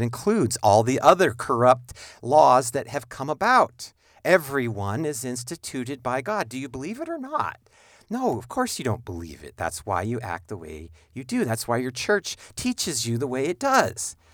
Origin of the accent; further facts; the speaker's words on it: United States; born there; But I am not an American as an identity any more than I am anything else. I just was fortunate enough to be born here.